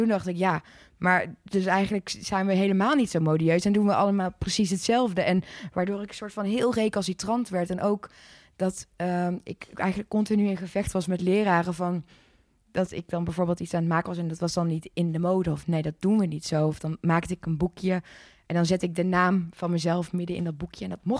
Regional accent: North Brabant, Netherlands; Ik groeide op in Brabant.

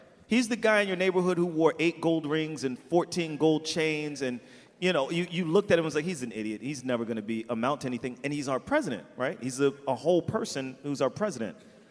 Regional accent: New York, United States; and this is a weird thing as a New Yorker.

